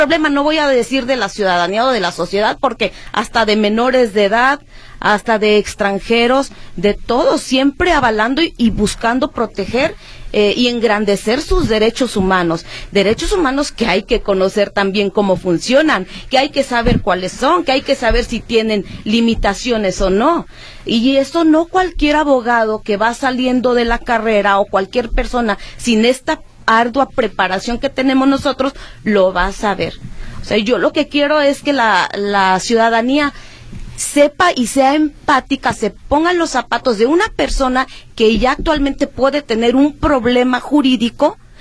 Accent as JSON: {"language": "Spanish", "country": "Mexico", "said": "como mexicanos inteligentes que somos"}